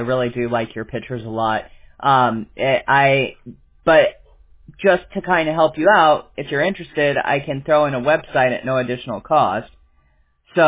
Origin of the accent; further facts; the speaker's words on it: California, United States; born there; You know, I was born in California, and we started learning computers when I was like in third grade.